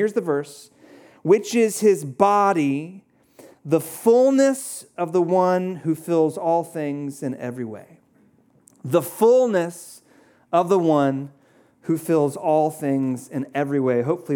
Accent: Charlotte, North Carolina, United States; And so I grew up in Charlotte.

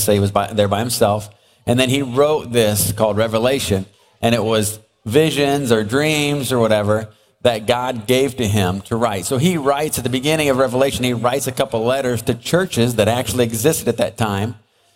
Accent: Illinois, United States; So, like Drew said, Janelle and I grew up in Central Illinois, down by Bloomington.

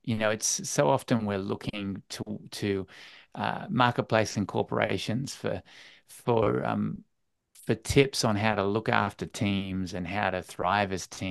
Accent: Australia; accent: Australian; Sometimes my Australian accent gets me, I'd say a renaissance.

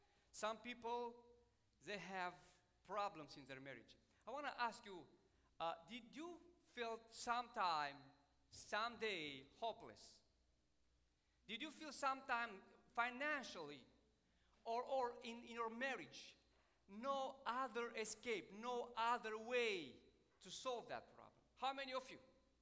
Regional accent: Romania; English is a second language; I want to warn you because we are from Romania, and my English will be a stumbling block for some of you.

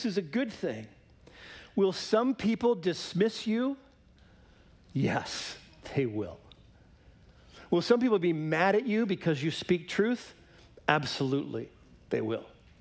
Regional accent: Ohio, United States; I grew up in Ohio in an area where there are a lot of Amish.

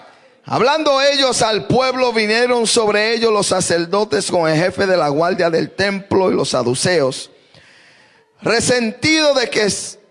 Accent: Puerto Rico; soy puertorriqueño pero me retiro en Guatemala

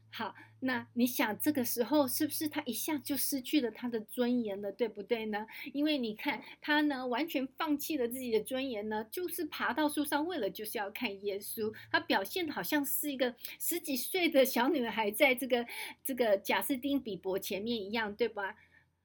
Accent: China; 这样就像我们中国人说的汉奸哈。

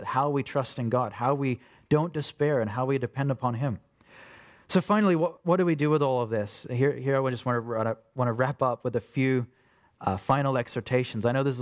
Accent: Australia; Even though I'm from Australia and she's from here.

